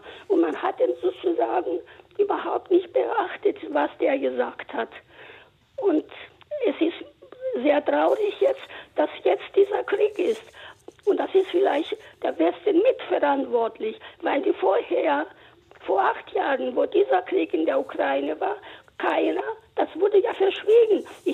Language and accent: German; Greece; 86 Jahre alt und ich habe sozusagen die Besatzung. Ich stamme mal aus Griechenland